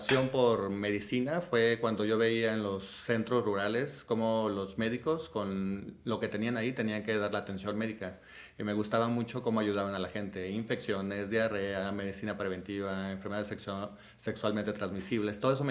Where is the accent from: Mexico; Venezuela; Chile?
Mexico; Atolinga, Zacatecas; also born or lived in Ameca, Jalisco; Realmente yo viví ahí hasta los 6 años. Mis papás me llevaron, Nicolás, Josefina, a su rancho, a Zacatecas, en un ranchito ahí en Atolinga, Zacatecas, en un pueblito muy chiquito.